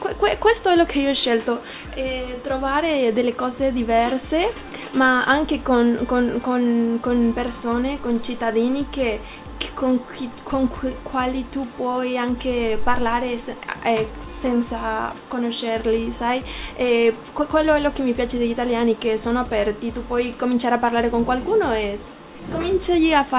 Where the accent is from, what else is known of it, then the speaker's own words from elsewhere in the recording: Veracruz, Mexico; Italian is a second language; now in Italy; vengo dal Messico, dello stato di Veracruz. Si trova nel Golfo di Messico, nella spiaggia